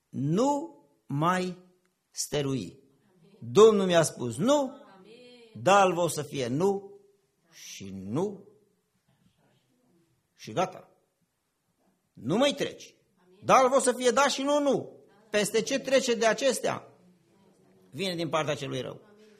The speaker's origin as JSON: {"language": "Romanian", "region": "Vâlcea County", "country": "Romania", "said": "sunt în partea noastră, partea Olteniei, de unde sunt eu, în Vâlcea"}